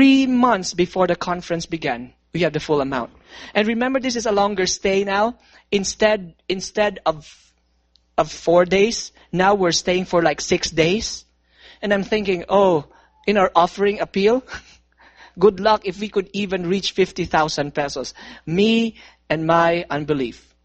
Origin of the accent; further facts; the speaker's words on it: Philippines; Manila is the capital of Philippines. And now when we move to my hometown, this is a province. This is a small province